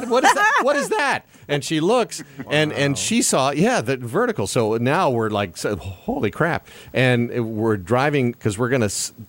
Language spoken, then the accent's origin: English; Hewlett, Wyoming, United States; Back to my hometown of Hewlett, Wyoming.